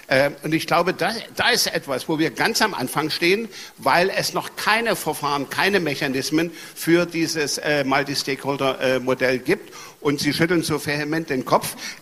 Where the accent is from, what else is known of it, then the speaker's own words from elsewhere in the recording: East Germany, Germany; ich bin ja im Osten Deutschlands groß geworden